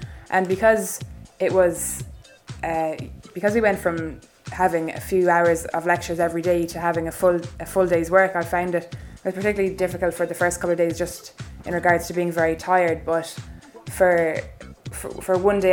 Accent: Limerick, County Limerick, Ireland; I'm from Limerick, and I studied and did my Leaving Cert in Castletroy College.

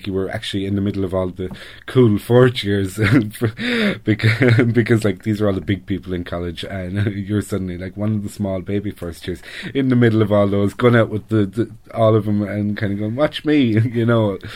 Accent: Kilkenny, Leinster, Ireland; I'm originally from Kilkenny, grew up in the countryside. I'm a Ballyhale Shamrocks man

